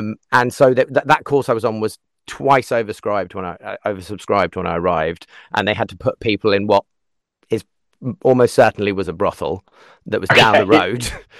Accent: United Kingdom; but we're British. We laugh at these things.

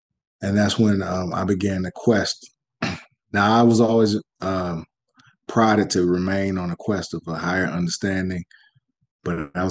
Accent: Detroit, Michigan, United States; from Detroit, Michigan. Born and raised here

